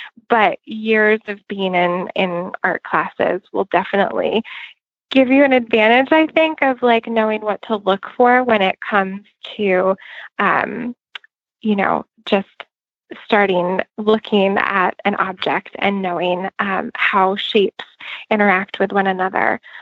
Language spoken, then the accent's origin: English; Virginia, United States; So I grew up in Loudoun County, Virginia, which is known as Hunt Country, Virginia.